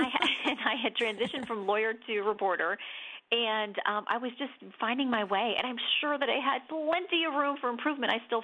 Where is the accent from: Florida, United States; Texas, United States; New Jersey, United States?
Florida, United States; I'm born and bred in Florida.